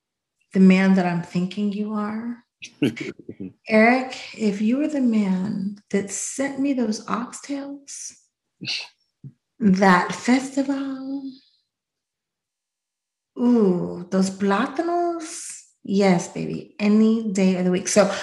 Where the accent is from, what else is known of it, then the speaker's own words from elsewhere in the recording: Pittsburgh, Pennsylvania, United States; Oh, yeah, I'm from Pittsburgh. I eat cheesesteaks and tacos.